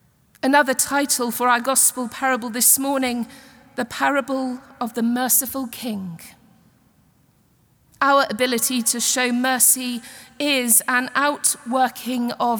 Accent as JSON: {"language": "English", "region": "England", "country": "United Kingdom", "said": "please note I am English and it is in my DNA to quote William Shakespeare."}